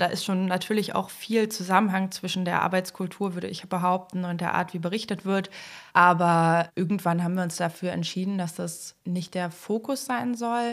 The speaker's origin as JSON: {"language": "German", "region": "eastern Germany", "country": "Germany", "said": "Ich komme ja aus Ostdeutschland"}